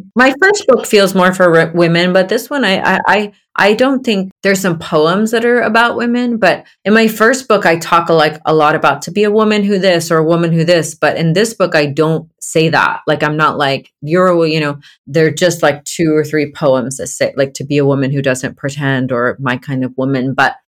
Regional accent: Georgia, United States; because I grew up in Georgia and like everybody was very Protestant, Christian, middle class, you know.

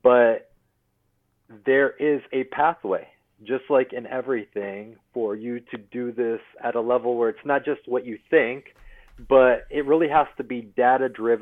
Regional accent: Corpus Christi, Texas, United States; So yeah, so I grew up in Corpus Christi from last year of middle school all the way through high school. So it's really kind of as a teenager, and we'll always be home

